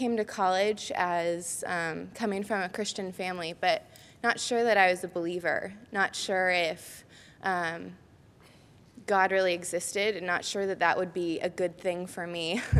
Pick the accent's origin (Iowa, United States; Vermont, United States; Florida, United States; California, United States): California, United States; Anaheim; I'm from Anaheim Hills, a little place called Disneyland, and I came to Cal